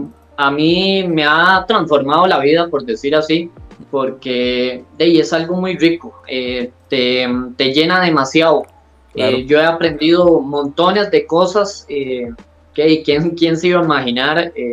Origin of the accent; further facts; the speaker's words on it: Costa Rica; no es porque soy tico, no voy a tener oportunidades.